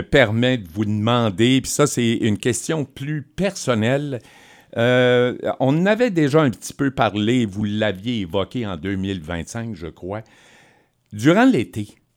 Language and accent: French; Quebec, Canada; moi, je suis gaspésien d'origine.